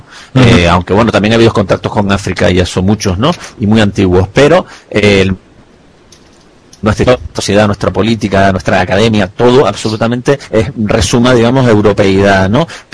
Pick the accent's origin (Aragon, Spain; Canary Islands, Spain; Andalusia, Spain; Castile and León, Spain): Canary Islands, Spain; No lo digo para decir que Canarias y los canarios somos exclusivamente africanos, ¿no?